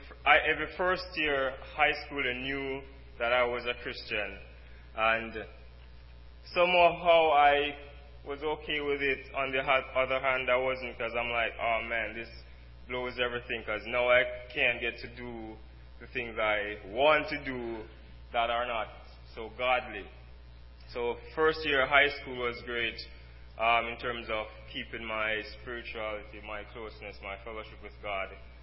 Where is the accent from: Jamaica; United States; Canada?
Jamaica; Well, as you heard … I'm from Jamaica.